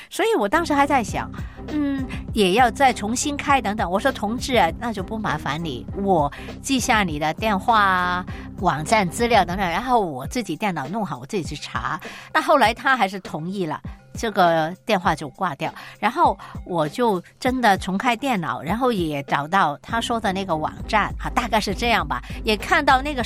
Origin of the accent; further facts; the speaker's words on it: Guangdong, China; 所以这是我们广东人说是贼喊抓贼